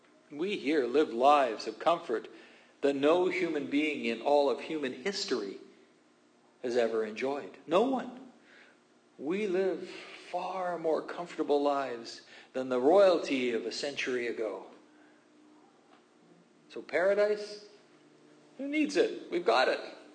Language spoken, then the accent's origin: English; Kamloops, British Columbia, Canada; When I was growing up in Kamloops, I was in the scouting movement.